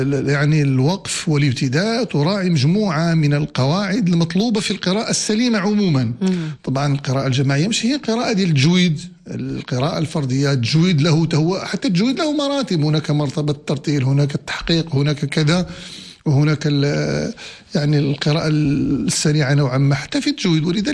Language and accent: Arabic; Morocco; طبعا عندنا في المغرب جرى العمل وجرى العرف